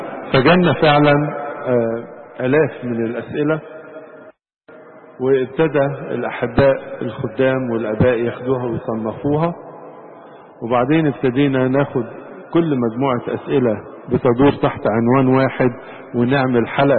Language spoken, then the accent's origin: Arabic; Egypt; بلادنا مصر